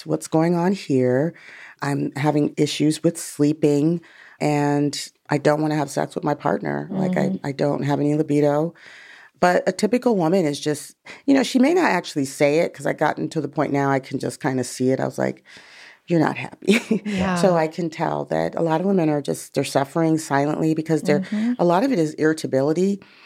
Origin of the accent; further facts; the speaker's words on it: Los Angeles, California, United States; I was born in Los Angeles. No. But I grew up in Los Angeles, went away to school